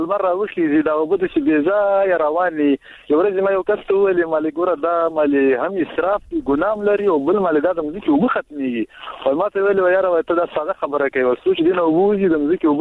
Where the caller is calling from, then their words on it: Baghlan, Afghanistan; د بغلان ولای